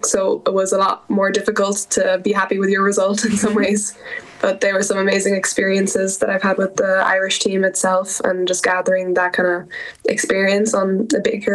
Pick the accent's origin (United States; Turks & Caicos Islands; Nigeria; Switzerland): Switzerland; Lucerne; also born or lived in Wicklow, Ireland; that's where I was born, and I grew up in Wicklow until I was about 5 years old. And then my family moved with me to Switzerland, and I've been living in Switzerland near Luzerne ever since.